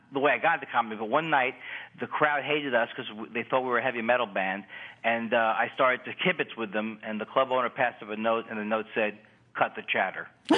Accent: Queens, New York, United States; moved away as an adult; now in Los Angeles, United States; Well, I'm from Queens. I'm from Queens, New York.

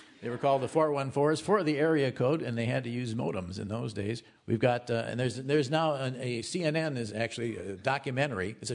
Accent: Milwaukee, Wisconsin, United States; I'm from Milwaukee, too, you know, Tim, but I went to Washington.

